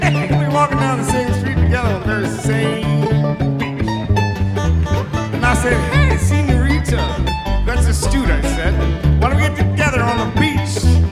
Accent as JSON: {"language": "English", "region": "Michigan", "country": "United States", "said": "I'm from Western Michigan. I'm a son of the beach. I studied it my whole childhood."}